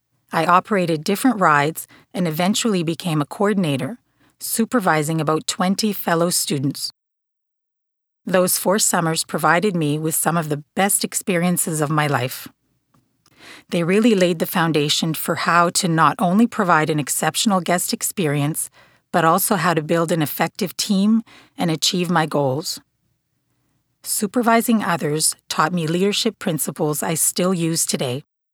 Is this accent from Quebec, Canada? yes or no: yes; Montreal, Quebec, Canada; I am the Operations Manager at the Whirlwinds Theme Park. I was born and raised in the Montreal area.